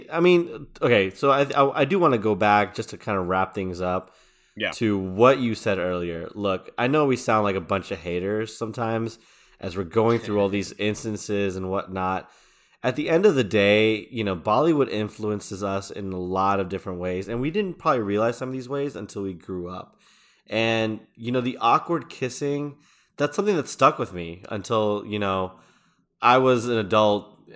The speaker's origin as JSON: {"language": "English", "country": "United States", "tie": "born or raised there", "said": "Like we grew up in America and so we speak, you know, perfect English"}